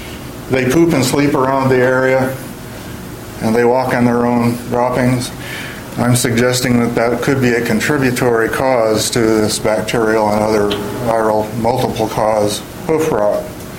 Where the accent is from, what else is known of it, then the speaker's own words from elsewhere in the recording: Vancouver, Washington, United States; Thank you. … from Vancouver, Washington.